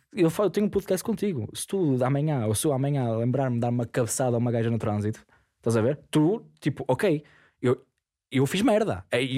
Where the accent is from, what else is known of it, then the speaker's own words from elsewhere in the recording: Porto, Portugal; Que eu até sou uma pessoa que gosta de Lisboa, sendo portuense.